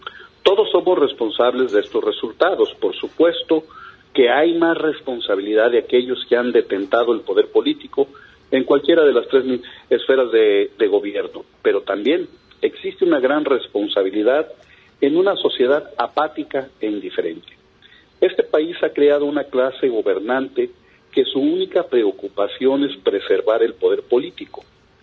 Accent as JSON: {"language": "Spanish", "country": "Mexico"}